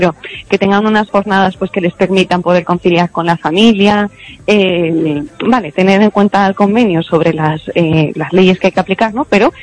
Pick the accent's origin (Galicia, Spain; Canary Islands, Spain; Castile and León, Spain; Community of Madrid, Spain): Canary Islands, Spain; moved away as an adult; como empecé con a los 23 años, me vine de Canarias, de trabajo que tenía para aquí